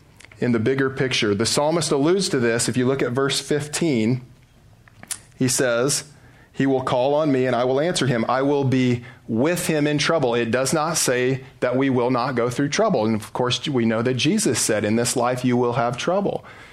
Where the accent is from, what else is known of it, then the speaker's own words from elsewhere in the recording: Iowa, United States; When I grew up in Southeast Iowa, one of my favorite people was a man named Frosty Van Vorst.